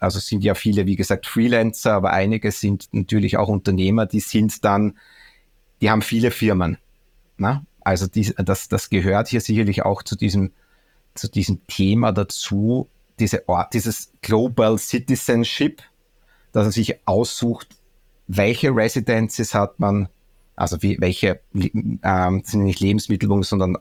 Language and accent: German; Austria; Nein, ich bin Österreicher, ja.